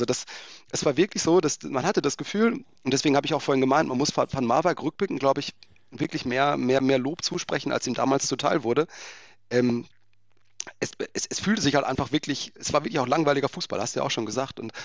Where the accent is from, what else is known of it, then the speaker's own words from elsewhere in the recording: Lünen, North Rhine-Westphalia, Germany; wir sind im gleichen Viertel aufgewachsen in Lünen.